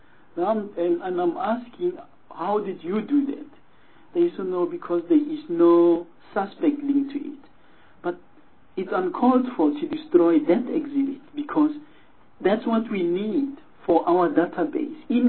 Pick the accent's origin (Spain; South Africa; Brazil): South Africa; Pretoria, Gauteng; I come from Pretoria, where you had fingerprint experts and photographers